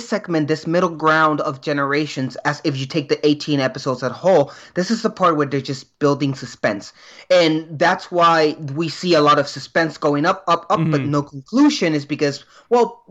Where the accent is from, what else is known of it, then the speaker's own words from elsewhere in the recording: Puerto Rico; first language Spanish; English is a second language; When I was growing up in Puerto Rico, and we were speaking obviously Spanish